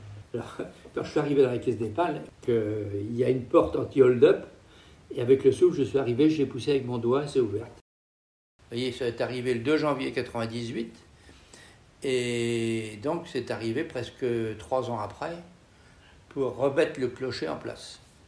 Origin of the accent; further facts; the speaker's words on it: Châteaugiron, Brittany, France; born there; je suis né à Château-Giron le 8 décembre 1942 en pleine guerre.